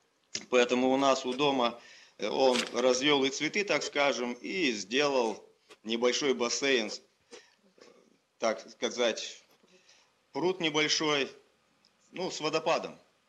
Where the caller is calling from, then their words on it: Lysva, Perm Krai, Russia; Город Лысьва, да. Мы вас приветствуем из Лысицкой городской современной, очень прекрасной библиотеки.